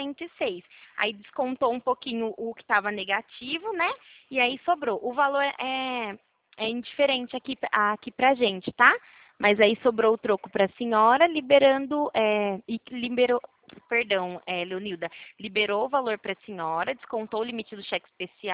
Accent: São Paulo, Brazil; Isso, daqui mesmo, de São Paulo.

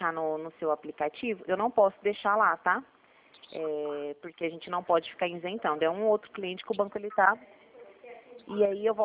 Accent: Ribeirão Preto, São Paulo, Brazil; Não, sou de Ribeirão Preto.

